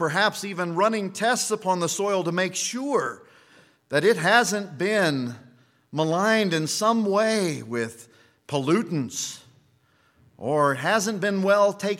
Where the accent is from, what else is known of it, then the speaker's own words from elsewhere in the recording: Kansas, United States; Now, I grew up in Kansas, and in Kansas, we tend to be farmers.